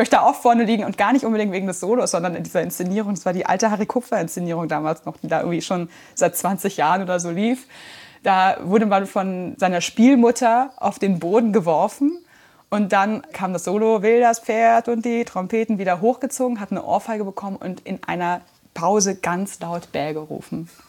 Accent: Berlin, Germany; Ich bin waschechte Berlinerin

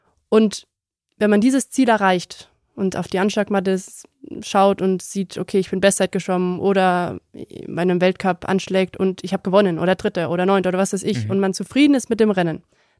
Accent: Germany; bei der EM in Rom habe ich als Deutsche gewonnen und die Leute aus Italien haben mir zugejubelt.

